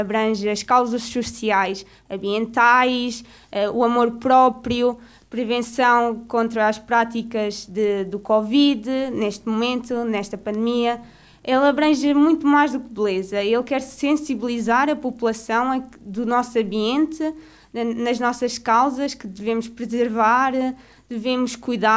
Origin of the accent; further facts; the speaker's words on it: Coimbra, Portugal; Eu gosto bastante da minha aldeia, do meu concelho, sim. É. A minha aldeia foi a que me viu crescer, que estudei lá até, estudei na aldeia até ao quarto ano